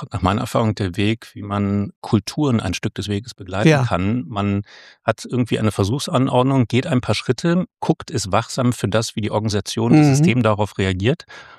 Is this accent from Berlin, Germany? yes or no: yes; Berlin, Germany; weil als Berliner ohne Bundeswehr ist man auch jung genug.